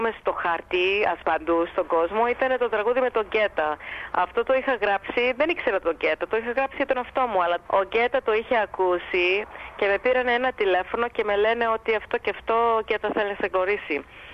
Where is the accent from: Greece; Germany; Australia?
Australia; Darwin, Northern Territory; Τυπική ελληνική αυστραλοελληνική οικογένεια. Μεγάλωσα στον Ντάρουιν, μέσα σε ελληνική οικογένεια. Μιλούσαμε στα ελληνικά στο σπίτι, όλα αυτά.